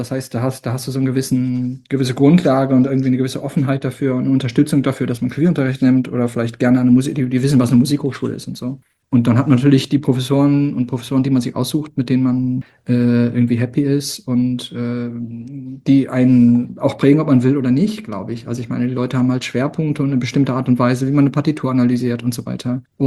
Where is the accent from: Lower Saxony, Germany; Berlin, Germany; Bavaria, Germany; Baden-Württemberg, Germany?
Lower Saxony, Germany; Bad Harzburg; da in Bad Harzburg, wo ich groß geworden bin